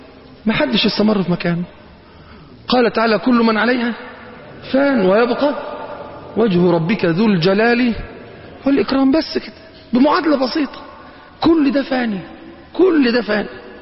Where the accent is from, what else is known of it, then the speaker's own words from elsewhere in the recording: Egypt; هو مش قارون ده كان عايش عندنا في مصر برضو في الفيوم؟